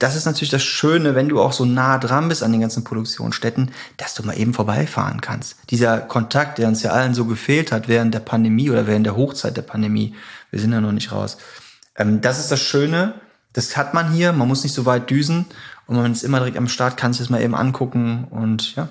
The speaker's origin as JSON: {"language": "German", "town": "Bergheim", "region": "North Rhine-Westphalia", "country": "Germany", "said": "Ja, ich komme aus Bergheim. Ich zähle mich mal dazu."}